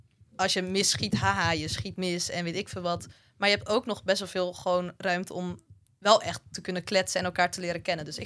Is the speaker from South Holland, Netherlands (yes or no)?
yes; Katwijk, South Holland, Netherlands; Ik kom uit Katwijk, dat is zeg maar...